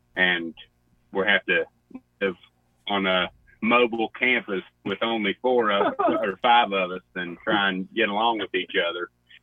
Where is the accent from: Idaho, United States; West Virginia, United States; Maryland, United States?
West Virginia, United States; Boone County; But, yeah, I'm 19 years old from Boone County, West Virginia.